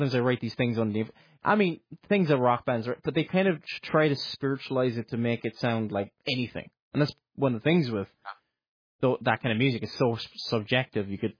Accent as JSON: {"language": "English", "country": "Ireland", "said": "I think I might do something on … like, probably the fact that I'm Irish and all that."}